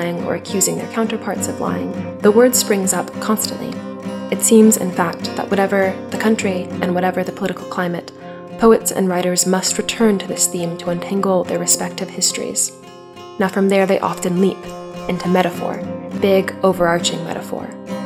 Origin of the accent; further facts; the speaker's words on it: United States; moved away; my home country of the United States